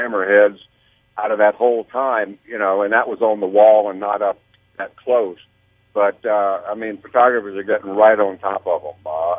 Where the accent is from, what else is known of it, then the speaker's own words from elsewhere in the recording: Cocoa, Florida, United States; I was raised in Cocoa, Florida, back before there was, you know, the space program or any of that stuff.